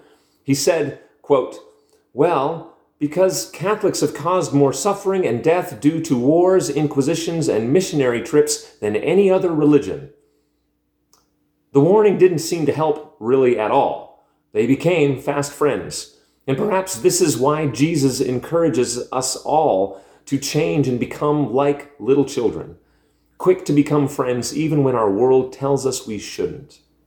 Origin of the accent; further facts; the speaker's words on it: Stony Plain, Alberta, Canada; was really close to my hometown in Stony Plain.